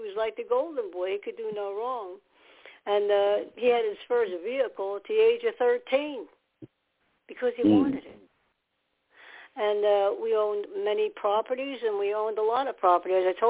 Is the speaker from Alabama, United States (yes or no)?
no; New York City, New York, United States; Okay, I lived in New York. I was born in New York.